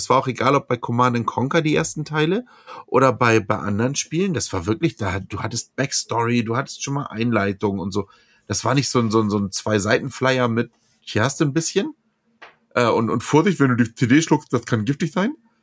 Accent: Hamburg, Germany; wir beide wissen ja, worüber wir sprechen als Hamburger Jungen.

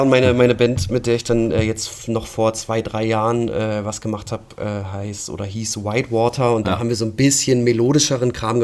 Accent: Lower Saxony, Germany; bei uns in Ostfriesland

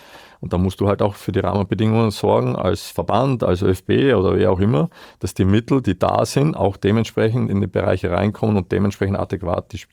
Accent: Burgenland, Austria; ich war ja noch so verrückt bei uns im Burgenland, weil wir ja langgezogen sind. Wir mussten zweimal in der Woche nach Eisenstadt hochfahren und Wahnsinn.

